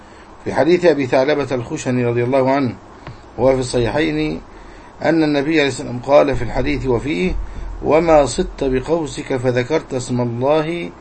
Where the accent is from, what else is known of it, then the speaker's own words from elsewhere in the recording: Egypt; منتشرة عندنا في مصر